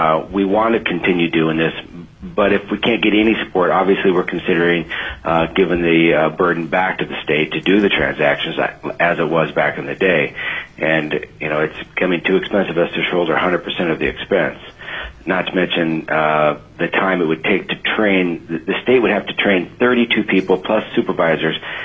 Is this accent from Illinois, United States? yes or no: no; Alaska, United States; I've been born and raised in Alaska.